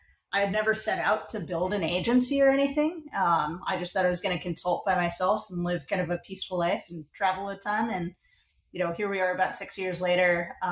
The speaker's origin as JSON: {"language": "English", "town": "San Diego", "region": "California", "country": "United States", "tie": "born or raised there", "lives_now": "Dallas, United States", "said": "I live in Dallas now, so not so much. But I did a lot of snowboarding and surfing, skateboarding growing up in San Diego."}